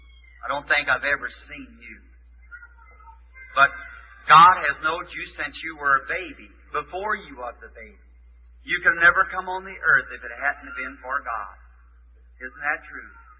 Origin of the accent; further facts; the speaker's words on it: Louisville, Kentucky, United States; Louisville.